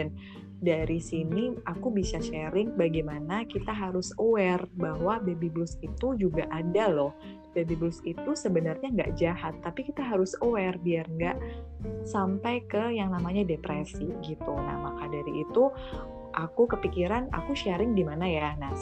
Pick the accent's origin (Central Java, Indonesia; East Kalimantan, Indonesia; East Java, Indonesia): Central Java, Indonesia; Purwokerto; setelah itu tiba-tiba aku pulang ke Purwokerto nih, ke kampungku gitu.